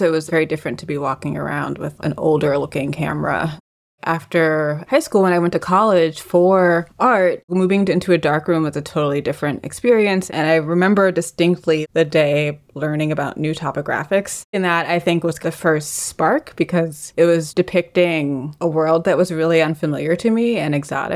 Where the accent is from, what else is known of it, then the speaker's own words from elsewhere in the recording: New York City, New York, United States; I grew up in New York City, and a lot of my entry into photography was just making street photography